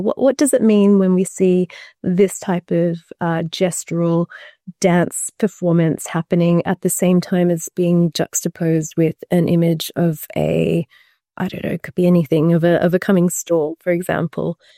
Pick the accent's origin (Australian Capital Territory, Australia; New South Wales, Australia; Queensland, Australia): Australian Capital Territory, Australia; Canberra; I grew up in Canberra